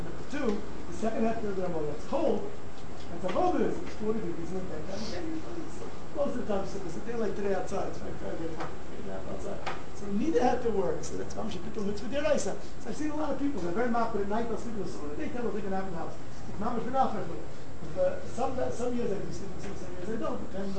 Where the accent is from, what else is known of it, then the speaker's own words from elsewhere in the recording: Riverdale, New York, United States; I grew up in Riverdale, so my parents lived in an apartment building.